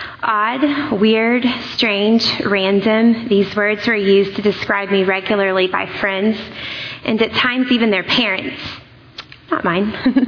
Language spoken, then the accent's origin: English; Rowlett, Texas, United States; I grew up outside of Dallas in the small town of Rowlett.